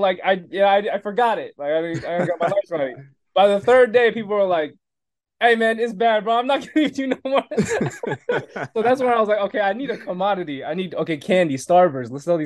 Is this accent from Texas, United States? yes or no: no; California, United States; I grew up in the Bay. I grew up like 30 minutes south of San Francisco.